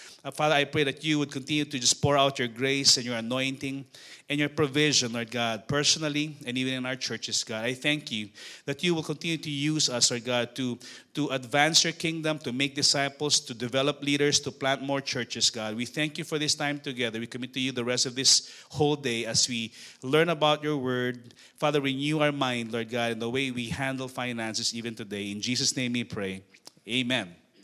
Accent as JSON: {"language": "English", "town": "Manila", "region": "Metro Manila", "country": "Philippines", "tie": "born or raised there", "second_language": "English", "said": "So basically, I was born in Tondo. So my background was, I know poverty. You know, I'm familiar with poverty. Growing up in Balot, Tondo"}